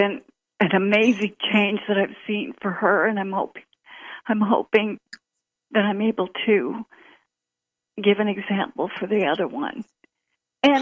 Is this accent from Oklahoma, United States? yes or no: yes; Oklahoma, United States; now in Alabama, United States; from Oklahoma, but I'm in Alabama right now.